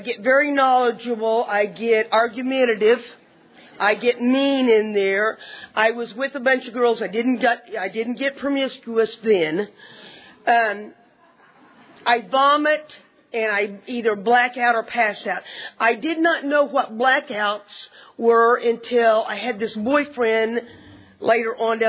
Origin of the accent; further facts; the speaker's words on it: Oklahoma, United States; I'm Cherokee Indian. Pretty much if you're born in Oklahoma, There's blondes on the roll. I come from northeastern Oklahoma